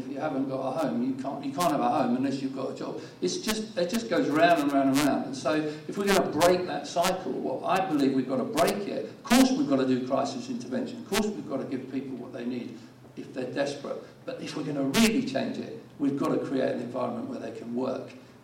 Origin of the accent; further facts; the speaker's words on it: Brighton, South East England, United Kingdom; just a sense of this being my hometown and saying, what could we do with that? And, you know, it's a shock when you realise that actually there is real need in a city like Brighton.